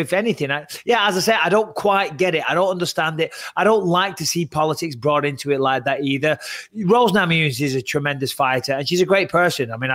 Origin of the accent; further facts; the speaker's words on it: England, United Kingdom; Oh, I get it all the time when I say I'm English.